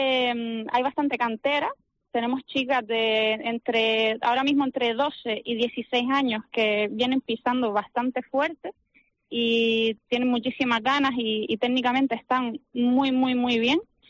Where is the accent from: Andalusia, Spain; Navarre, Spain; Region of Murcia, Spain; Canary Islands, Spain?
Canary Islands, Spain; el resto somos chicas canarias.